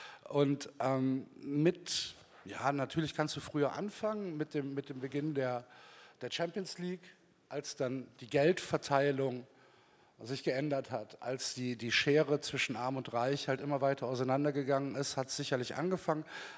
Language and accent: German; Cologne, North Rhine-Westphalia, Germany; also ich komme aus Köln